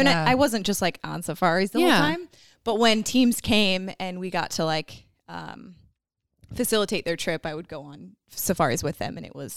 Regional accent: Concord, California, United States; Yeah. I grew up in Concord, California.

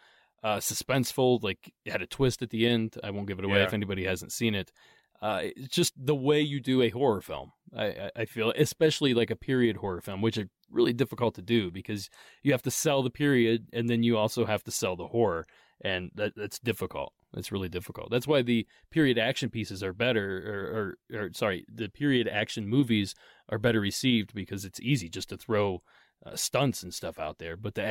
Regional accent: Ohio, United States; Like, I grew up in Ohio. I'm as far removed from this as possible

